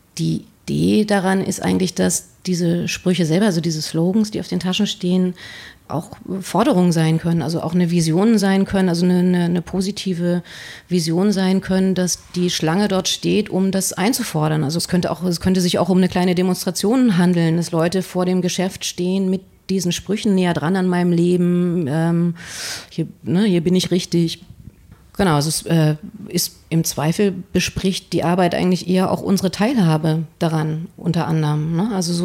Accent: Germany; ich bin in der DDR geboren, bin in der DDR und im Westen groß geworden und lebe jetzt im Osten Deutschlands.

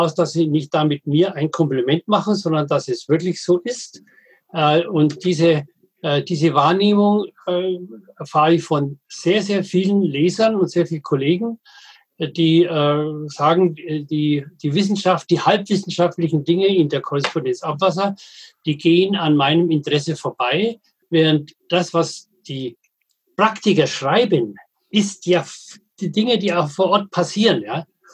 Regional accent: Bavaria, Germany; Ich bin Mittelfranke und bin damit Bayer, aber ich würde nie in München sagen, ich bin ein Bayer.

